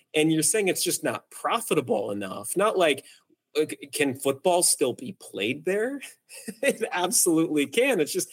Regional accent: Arizona, United States; I grew up in Southern Arizona.

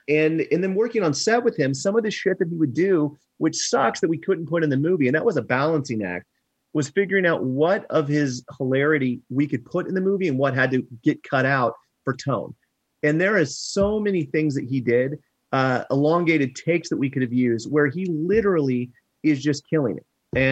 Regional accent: Kansas City, United States; I mean, I grew up in Kansas City, and a lot of his specials were taboo.

